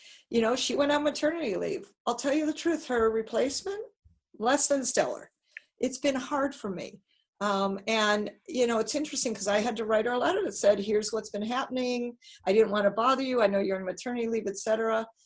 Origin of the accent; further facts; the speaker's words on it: Detroit, Michigan, United States; moved away; Well, you know, I'm from Detroit, and I moved out of the snow.